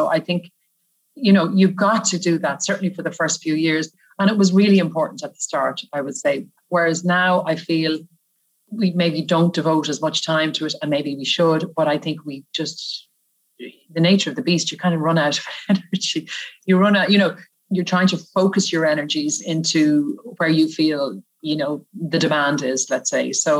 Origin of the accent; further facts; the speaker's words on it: Malahide, Leinster, Ireland; we are all Northsiders. So I'm from Malahide and born and reared.